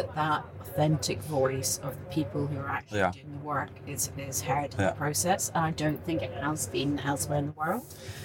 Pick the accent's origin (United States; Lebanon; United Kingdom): United Kingdom; We've been doing our tea and biscuits because we're British.